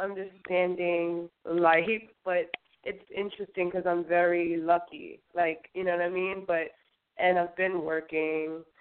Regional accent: New York City, New York, United States; Hi, guys. … I'm from New York City.

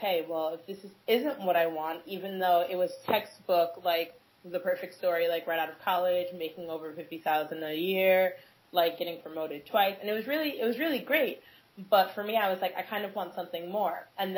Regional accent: Brooklyn, New York, United States; I'm originally from Brooklyn, but when I was in middle school, my family, my immediate family and I, we moved upstate to a really, really, really small town in the middle of nowhere

